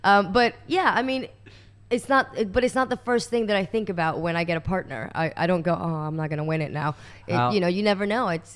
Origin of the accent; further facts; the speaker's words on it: New York, United States; also born or lived in Valencia, Venezuela; Well, I was born in Valencia, Venezuela, and I was raised in New York since the age of 8.